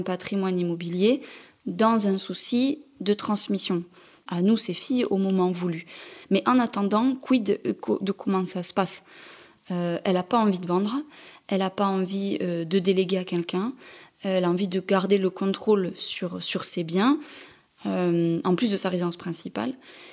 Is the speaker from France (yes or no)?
yes; Albi, Occitanie, France; Donc moi, je suis albigeoise. Je suis née à Albi